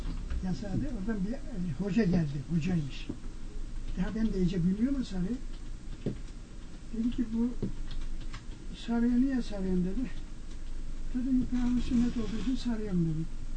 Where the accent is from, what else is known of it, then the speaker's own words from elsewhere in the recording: Çorum, Turkey; Ben Çorumluyum, Çorumluyum.